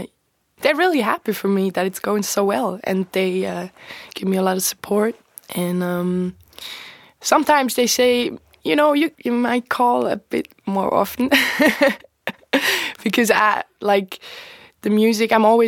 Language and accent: English; Bern, Switzerland; I was born and raised in Bern, so I'm a Bern City kid.